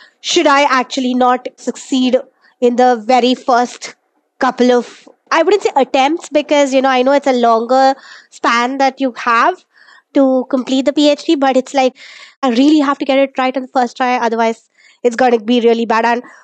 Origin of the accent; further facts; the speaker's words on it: India; first language Malayalam; English is a second language; Hindi and Marathi came about because of that. My native language, Malayalam, is basically, you know, the stuff that I speak at home. It's just like a very multilingual thing on account of the place where I'm at.